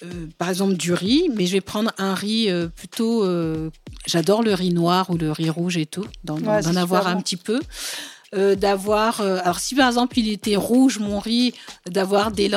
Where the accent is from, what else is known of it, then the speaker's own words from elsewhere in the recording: Mali; Moi, je suis malienne d'origine.